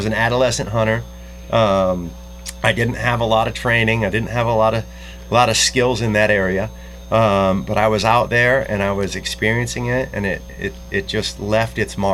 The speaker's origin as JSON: {"language": "English", "town": "Grand Rapids", "region": "Michigan", "country": "United States", "tie": "born or raised there", "said": "I grew up in outside of Grand Rapids, Michigan."}